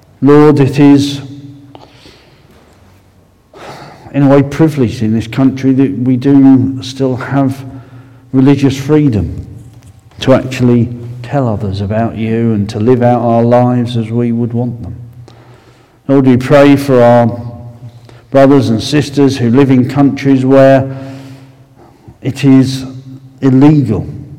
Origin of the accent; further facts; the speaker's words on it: East of England, United Kingdom; accent: Essex; coming from darkest Essex in the middle, and I went up to Nottingham, and with my lovely Essex accent